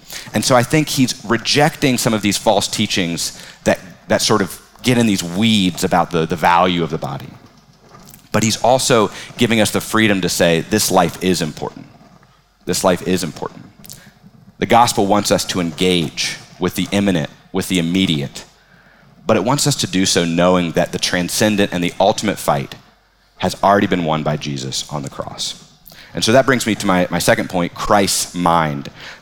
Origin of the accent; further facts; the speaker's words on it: West Virginia, United States; I grew up in West Virginia, and there's a lot of conservative theological opinion there